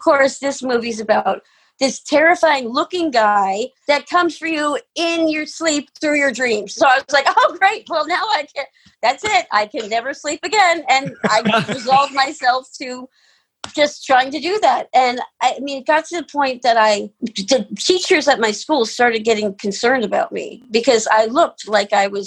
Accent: Brooklyn, New York, United States; And so when I was in second grade and I grew up in Brooklyn

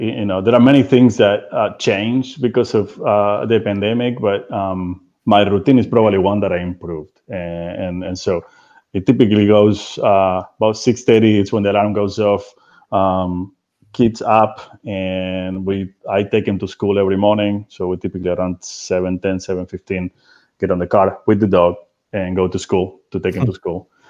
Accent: Argentina; English is a second language; So I grew up in Argentina. That's where I'm from.

